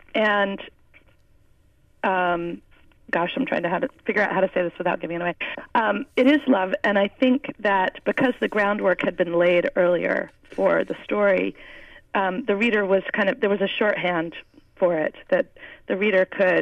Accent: Bangor, Maine, United States; I grew up in Bangor, which is 10 miles from Indian Island that I describe in the book, and I went to school with some Native Americans as well

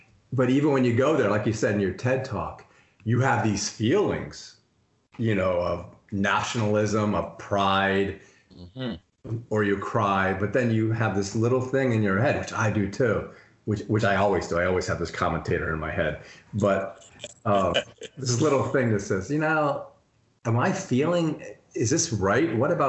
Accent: United States; because I'm American, the other statue monument that has burned itself through my retina and the convolutions of my brain is Iwo Jima, because it's just such an American icon.

